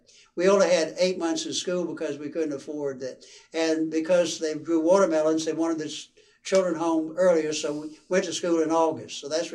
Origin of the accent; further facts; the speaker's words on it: Trenton, New Jersey, United States; The young people that I grew up with in Trenton